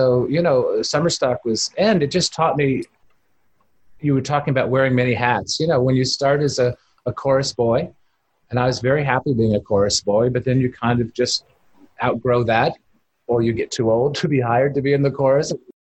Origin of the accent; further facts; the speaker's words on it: Pittsburgh, Pennsylvania, United States; it's all I ever wanted to do growing up in Pittsburgh.